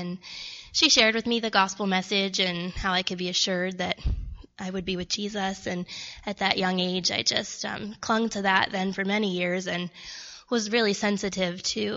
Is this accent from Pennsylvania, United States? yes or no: yes; Ephrata, Pennsylvania, United States; also born or lived in Cincinnati, Ohio; So I was born in Cincinnati, Ohio, actually, and moved to Pennsylvania when I was about, I think I was five, for my dad. He had a job change. So I grew up in Ephrata as well.